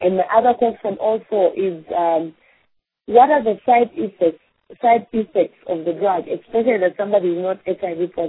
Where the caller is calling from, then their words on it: Zambia; I'm calling from Zambia, Africa.